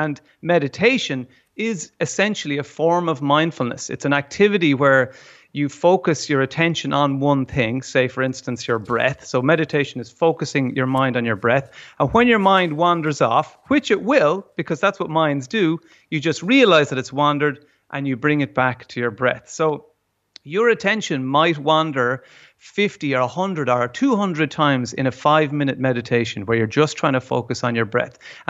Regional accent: Ireland; as Irish people, we can't wear them, you know, if we... If we dress like these spiritual Californian types

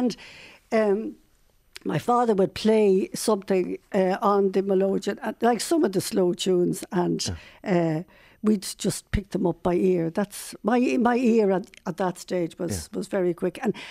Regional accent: Shankill, Leinster, Ireland; also born or lived in Booterstown; I was born in Shankill and then we spent a lot of time in Booterstown.

